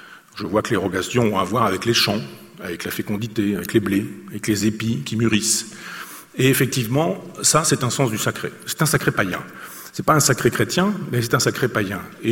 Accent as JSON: {"language": "French", "town": "Chambois", "region": "Normandy", "country": "France", "tie": "born there", "said": "Moi, je suis né à Chambois, qui est le lieu où s'est terminée la poche de Falaise, qui est la fin de la bataille de Normandie"}